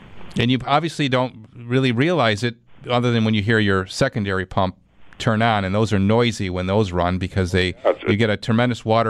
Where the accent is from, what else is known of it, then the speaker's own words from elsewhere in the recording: Clarence, New York, United States; to Clarence we go. That's my hometown.